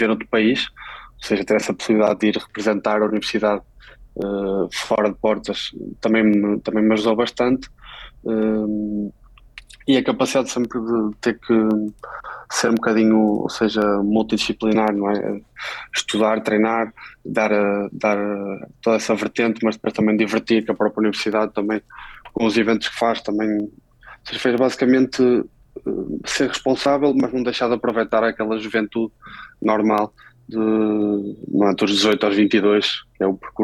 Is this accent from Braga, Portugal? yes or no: yes; Braga, Portugal; moved away as an adult; now in Spain; estudei em Braga, eu sou de Braga, sempre fiz todo o meu percurso em Braga